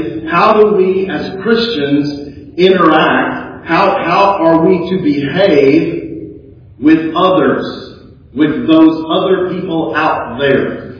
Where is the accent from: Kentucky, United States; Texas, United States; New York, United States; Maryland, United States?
Texas, United States; we can understand that because we're American, right? We're even Texans. We don't have a king.